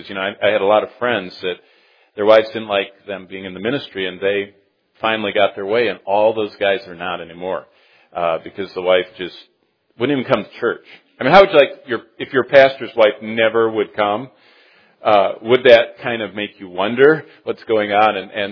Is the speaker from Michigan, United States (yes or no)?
yes; Lansing, Michigan, United States; I was born in Lansing in 56 and lived there for 19 years and went to Haslett High School.